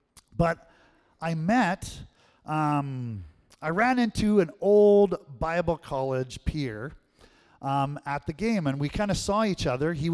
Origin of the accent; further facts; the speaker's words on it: Binscarth, Manitoba, Canada; I grew up in a little village called Binscarth. We were really close to Russell, which is the home of Theron Fleury, the famous hockey player